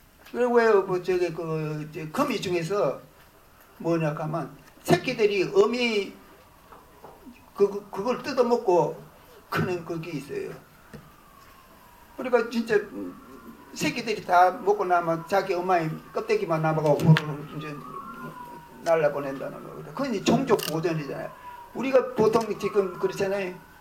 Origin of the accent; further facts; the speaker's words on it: Gyeongsang, South Korea; now in Jinan, South Korea; 나는 원래 경상도 사람인데 전라북도 진안에 가가지고 지금 3년째 이제 지금 보내고 있는데